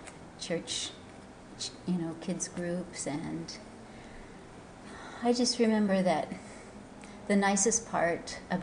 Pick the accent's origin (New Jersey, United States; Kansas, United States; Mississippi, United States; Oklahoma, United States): Kansas, United States; From southeast Kansas. Grew up in a little town, and my dad was the local doctor